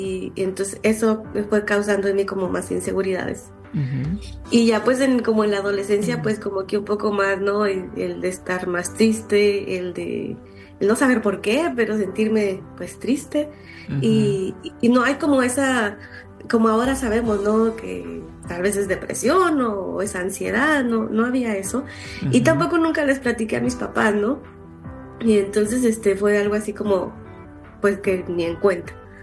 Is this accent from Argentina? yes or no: no; San Luis Potosí, Mexico; yo soy originaria de San Luis Potosí. Uh-huh. Y más preciso, de un municipio que se llama Agualulco, San Luis Potosí.